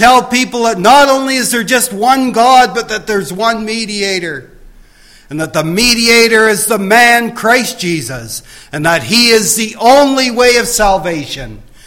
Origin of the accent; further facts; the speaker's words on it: Ontario, Canada; born there; Now, I wasn't born in the north here. I was born in southern Ontario. Beautiful area down there as well. But you know, I'm thankful that I was not only born in Canada, I'm thankful that I was born into a Christian family.